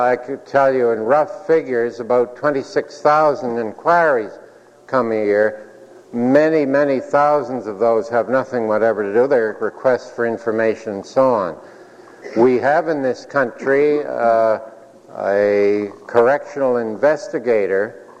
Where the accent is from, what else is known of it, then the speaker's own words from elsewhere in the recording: Canada; I'm doing that as a Canadian who cares deeply that 1/10 of my country has taken a course of action